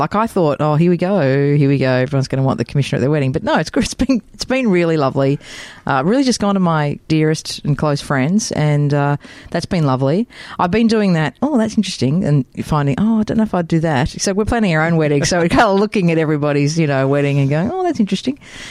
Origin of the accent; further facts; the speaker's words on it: Melbourne, Victoria, Australia; So I actually grew up in Glen Waverley, so in Melbourne